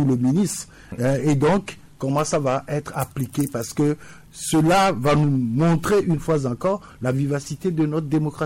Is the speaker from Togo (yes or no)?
yes; Togo; Et donc, nous tous, en tant que Togolais, nous attendons de voir la suite